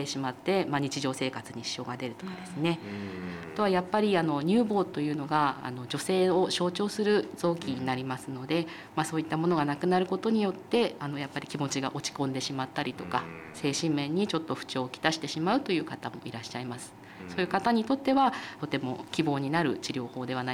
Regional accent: Ichinoseki, Iwate, Japan; 岩手県の一関市になります

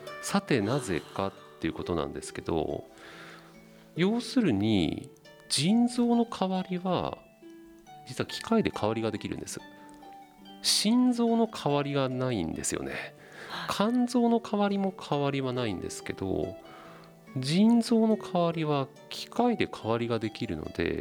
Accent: Tohoku, Japan; 逆に私たち東北人は雪とか寒さには慣れてますけど

